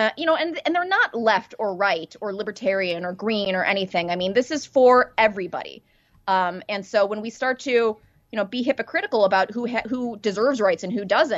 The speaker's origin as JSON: {"language": "English", "town": "Deerfield", "region": "Illinois", "country": "United States", "tie": "born or raised there", "said": "I grew up in Deerfield."}